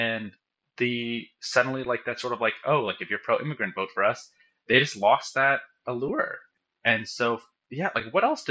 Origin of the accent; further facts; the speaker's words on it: California, United States; also born or lived in Texas; in my life, I grew up in California and lived in Texas for a lot of years.